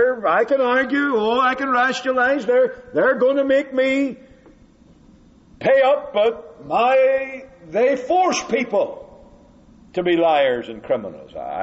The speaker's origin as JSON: {"language": "English", "country": "United Kingdom", "tie": "born or raised there", "said": "I grew up in Britain"}